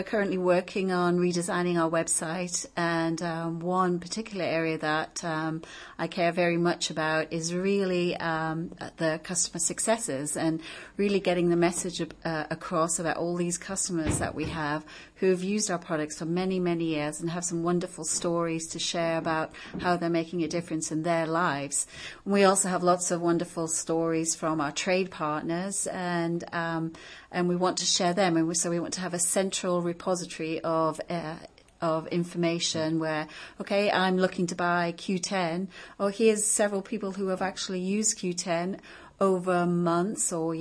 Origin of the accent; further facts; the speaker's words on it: Bedlington, North East England, United Kingdom; moved away as an adult; now in United States; Yes, I'm originally from Bedlington, Northumberland. And I've been in the States 25 years.